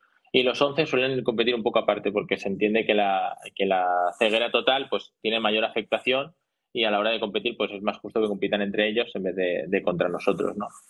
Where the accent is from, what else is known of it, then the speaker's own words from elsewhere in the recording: Oliva, Valencian Community, Spain; En mi pueblo, la gran mayoría de mis amigos jugaban a fútbol.